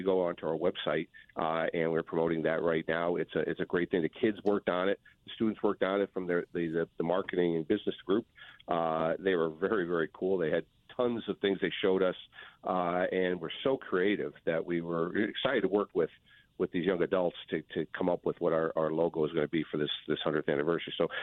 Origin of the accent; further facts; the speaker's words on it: Stratford, Connecticut, United States; When I was growing up in Stratford and looking to work in with animals, I came to the zoo